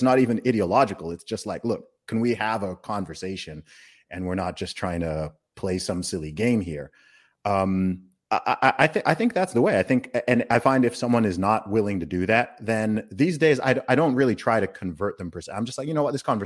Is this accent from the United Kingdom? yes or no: yes; England, United Kingdom; I'm an Englishman.